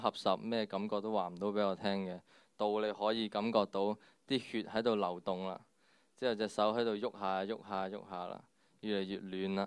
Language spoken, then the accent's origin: Cantonese; Hong Kong; 我哋香港人好忙，好多嘢做